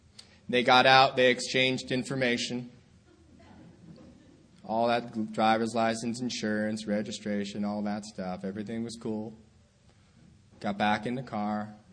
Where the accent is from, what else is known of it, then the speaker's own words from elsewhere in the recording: Mahwah, New Jersey, United States; also born or lived in Garden City, Long Island; I was born in Garden City, Long Island, New York. I was raised in a small town in New Jersey called Mahwah, which is about 25 miles northwest of Manhattan. Grew up there from the age of 5 to 24